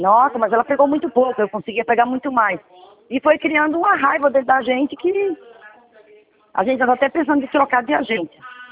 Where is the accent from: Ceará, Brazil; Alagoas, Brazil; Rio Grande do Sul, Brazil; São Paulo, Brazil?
Ceará, Brazil; a gente está numa obra aqui no Ceará, né? Eu sou cearense.